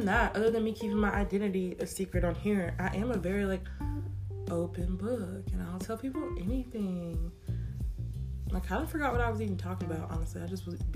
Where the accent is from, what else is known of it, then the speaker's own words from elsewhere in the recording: United States; living in the place I live in, the country I live in, it is so, obviously I'm American.